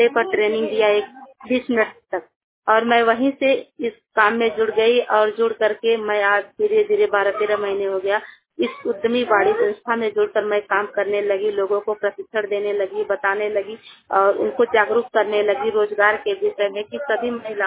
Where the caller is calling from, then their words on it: Narkua, Uttar Pradesh, India; मैं गांव नरकुआ से बोल रही हूँ। मेरा जिला भदोही है, ब्लॉक औराई है।